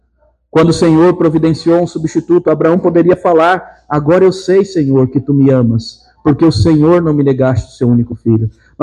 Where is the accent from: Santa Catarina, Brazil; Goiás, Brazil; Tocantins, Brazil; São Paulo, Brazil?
Goiás, Brazil; Goiânia; eu vou falar: jamais, como o bom goianiense, nem, como bom goiano